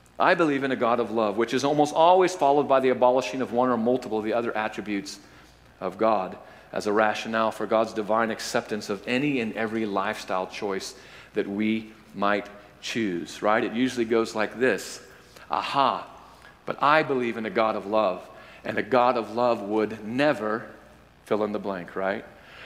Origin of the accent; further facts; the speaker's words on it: Midwest, United States; born there; Look, I'm as white as the day is long. You know that. I was born in the Midwest.